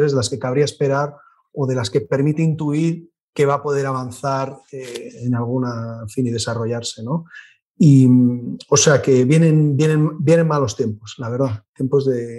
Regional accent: Spain; desde luego, siendo español y en clave española

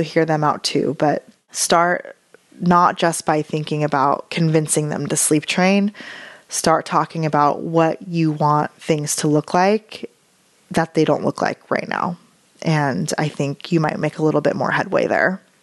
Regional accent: United States; But I come from a huge Filipino family

